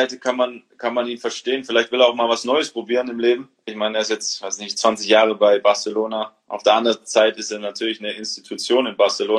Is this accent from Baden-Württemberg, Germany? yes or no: yes; Stuttgart, Baden-Württemberg, Germany; ich komme aus Stuttgart, das ist meine Heimat, da wohnen meine Freunde.